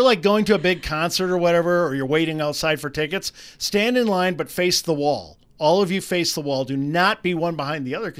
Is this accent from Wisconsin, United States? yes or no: yes; Wisconsin, United States; I'm from Wisconsin. We drink milk and beer, sometimes together.